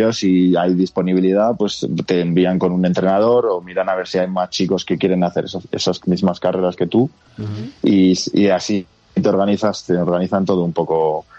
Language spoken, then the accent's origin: Spanish; Majadahonda, Community of Madrid, Spain; Aunque yo soy de Madrid, de Majadahonda, pues mis padres desde muy jóvenes ellos iban allí porque tenemos una casa. En La Pinilla, y íbamos todos los fines de semana